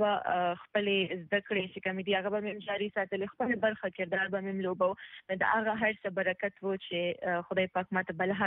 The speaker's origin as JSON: {"language": "Pashto", "town": "Peshawar", "region": "Khyber Pakhtunkhwa", "country": "Pakistan", "tie": "born or raised there", "said": "کوم سیمې سره تعلق دی نو هغه سیلیکوټ دی سیلیکوټ په هزاره ډیویژن کې راځي خو زه زیږیدلې په پېښور کې یم از لویا شوی زما تعلیم هر څه په پېښور کې شوی دی"}